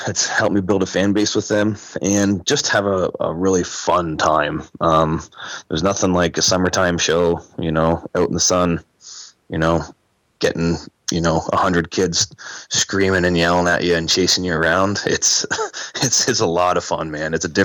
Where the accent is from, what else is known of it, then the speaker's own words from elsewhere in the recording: Canada; I'm Canadian.